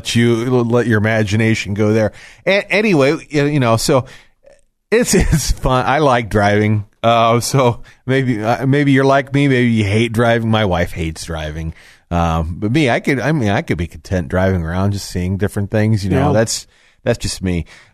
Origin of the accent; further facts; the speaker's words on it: United States; But cause I'm an American, I understand the sport.